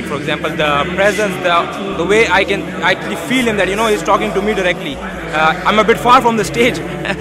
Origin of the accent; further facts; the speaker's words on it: Pakistan; now in London, United Kingdom; But basically, I'm from Pakistan